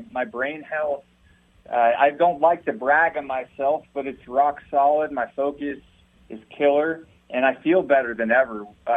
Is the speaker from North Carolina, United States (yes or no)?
yes; Asheville, North Carolina, United States; now in Colorado Springs, United States; Originally from Asheville, North Carolina, but I now live in Colorado Springs, Colorado.